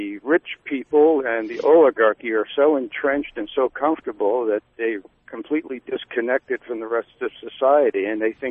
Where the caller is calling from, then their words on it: New Haven, Connecticut, United States; New Haven.